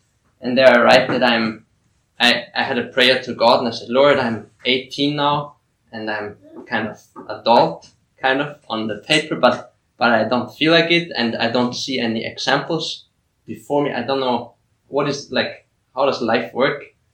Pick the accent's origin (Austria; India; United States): Austria; So I'm from Austria.